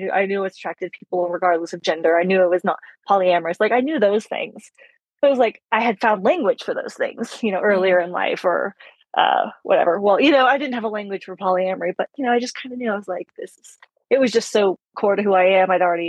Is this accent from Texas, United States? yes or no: yes; Texas, United States; Where I'm from, where I grew up in Texas